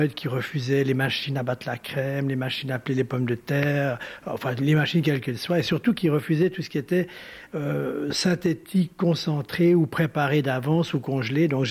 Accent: Montreux, Vaud, Switzerland; je viens de Montreux, Suisse

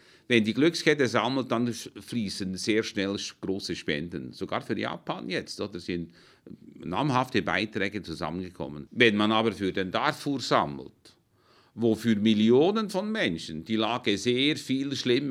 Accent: Switzerland; dass wir als Schweizer vielleicht, die wir da behütet und beschützt sind und in Sicherheit leben

